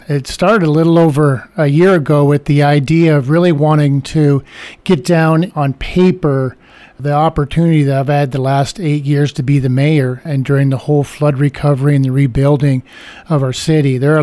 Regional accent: Newton, Iowa, United States; now in Cedar Rapids, United States; when I grew up in Newton and went to school at Morningside College, eventually Cornell College, and graduated from Cornell College in Mount Vernon and eventually moved to Cedar Rapids full time.

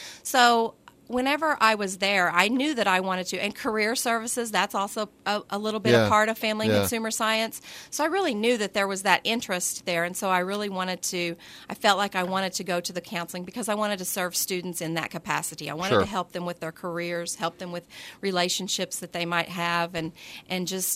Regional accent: Carmi, Illinois, United States; I am from Carmi, Illinois. I graduated from Carmi Community High School.

